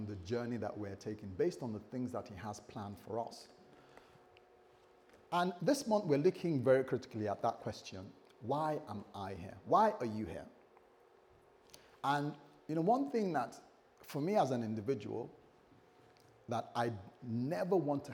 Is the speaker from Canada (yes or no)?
no; United Kingdom; If you're American, you might say Demas, but we're British, so we say Demas.